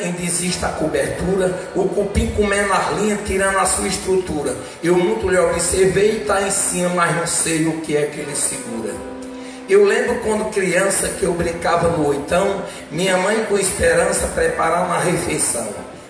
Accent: Paraíba, Brazil; Aí eu me criei na Paraíba, cheguei lá com um mês e pouco de nascido, mas me considero ser paraibano. Mas eu nasci aqui

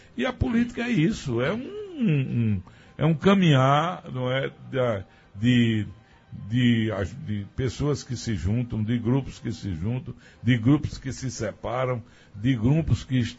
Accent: Afogados da Ingazeira, Pernambuco, Brazil; afinamento com a maioria do povo da minha terra e lutar por bem de Afogados da Engazeira, do meu estado, do meu país.

